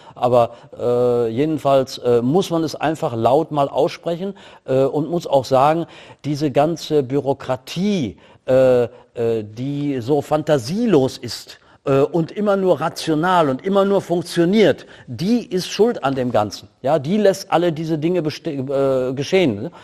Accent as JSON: {"language": "German", "town": "Herford", "region": "North Rhine-Westphalia", "country": "Germany", "said": "Ich komme aus Herford bei Bielefeld."}